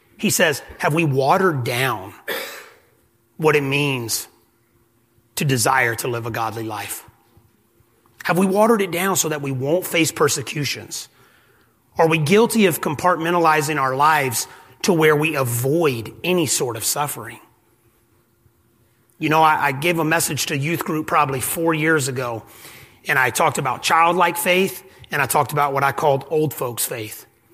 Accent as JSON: {"language": "English", "region": "Alabama", "country": "United States", "said": "I'm from South Alabama."}